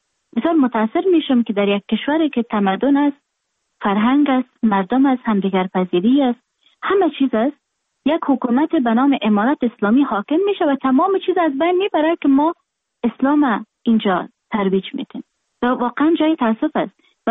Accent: Afghanistan; moved away; من در خارج هستم، خارج از افغانستان هستم، اما اتو لحظه نیست که افغانستان در قلب من نباشه

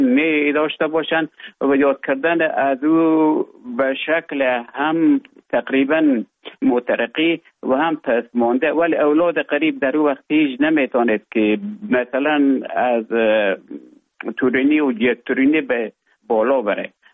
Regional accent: Afghanistan; moved away as an adult; also born or lived in Russia; now in Finland; ما در افغانستان بودم. بعد از ای که از افغانستان طالبو آمدن به اوج گذار ما کمک مشکل بود و آمدم به طرف های روسیه و از روسیه آمدم به ایج بفنلا.

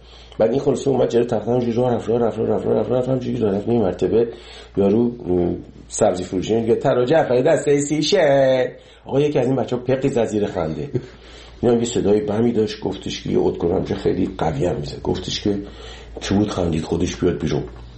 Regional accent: Iran; moved away; 30 سال 30 خورده سال که از ایران من اومدم بیرون

